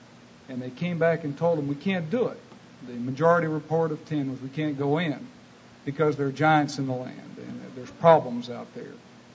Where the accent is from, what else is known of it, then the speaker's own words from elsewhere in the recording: Dallas, Texas, United States; from Dallas, I'm in the commercial real estate business.